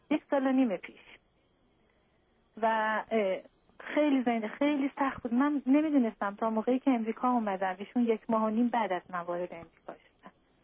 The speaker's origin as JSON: {"language": "Persian", "country": "Iran", "moved": "as an adult", "said": "1.5 سال پیش از ایران از طریق ترکیه اومدیم اینجا"}